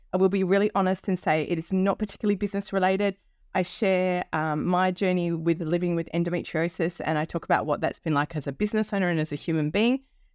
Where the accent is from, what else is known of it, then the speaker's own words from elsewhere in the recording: Perth, Western Australia, Australia; And I didn't do any research into what that looked like in my hometown in Perth, which is a tiny city compared to London, for example.